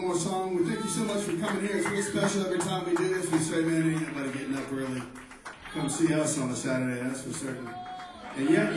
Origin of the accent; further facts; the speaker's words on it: Pensacola, Florida, United States; I'm from Pensacola, Florida, man.